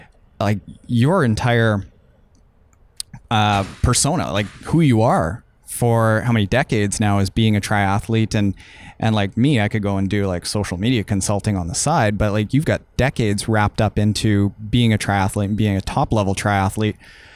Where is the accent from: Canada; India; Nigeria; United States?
Canada; I'm from Canada.